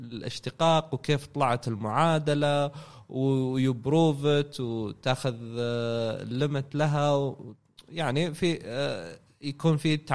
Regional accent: Saudi Arabia; قاعد نشوف الآن في هيوج ريز عندنا في السعودية

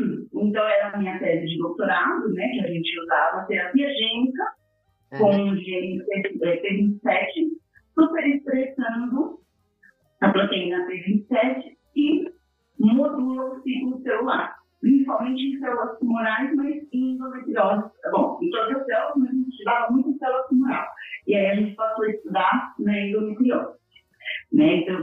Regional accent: Monte da Cruz, São Paulo, Brazil; Eu sou de Monte da Cruz, São Paulo.

